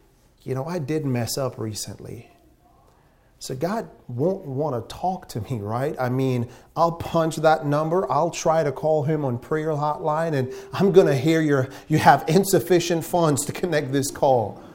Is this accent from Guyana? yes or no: yes; Guyana; Growing up in Guyana, I remember the local men always had issues with things like this.